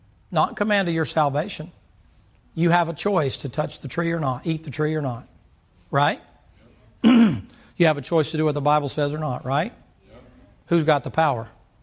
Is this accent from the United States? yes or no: yes; the South, United States; I was raised in the South. That's how they said it.